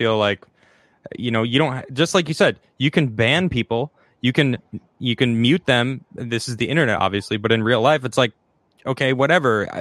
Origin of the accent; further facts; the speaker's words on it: United States; because I'm in America, I'm American, I think about terms through American policy